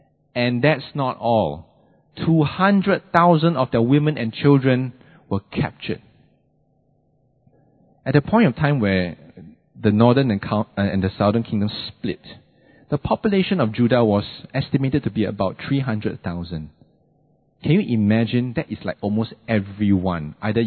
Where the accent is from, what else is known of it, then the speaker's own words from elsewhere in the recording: Singapore; because we grew up in Singapore, because we spend a lot of time in Singapore